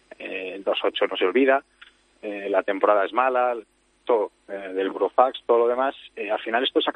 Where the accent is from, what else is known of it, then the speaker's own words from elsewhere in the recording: Madrid, Community of Madrid, Spain; vivo en Madrid y siempre he vivido en Madrid. Siempre he vivido en Madrid.